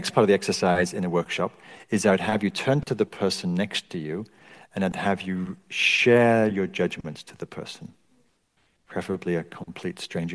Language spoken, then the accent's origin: English; England, United Kingdom; I grew up in England, critical culture.